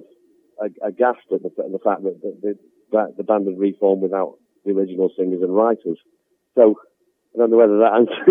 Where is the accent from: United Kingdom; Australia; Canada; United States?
United Kingdom; Manchester, North West England; We're from Manchester, about 30 miles away from where I'm from.